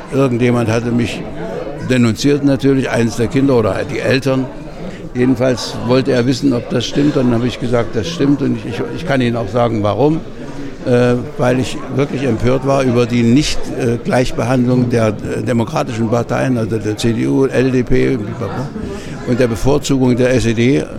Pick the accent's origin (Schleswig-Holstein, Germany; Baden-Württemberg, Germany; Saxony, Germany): Saxony, Germany; now in Berlin, Germany; Also ich bin ja nicht hier in Berlin geboren. Ich habe meine Kindheit nicht hier verbracht, sondern in Sachsen.